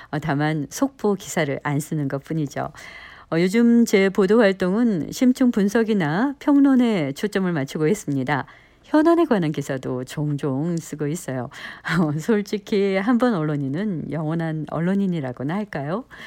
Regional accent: Minnesota, United States; 저는 미국 미네소타에서 나고 자랐지만

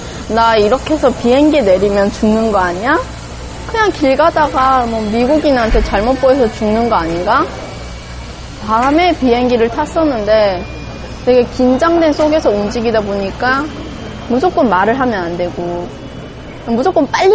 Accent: North Korea; now in South Korea; 학교에 들어가면 북한에서 왔다고 해서 왕따 당하진 않을까.

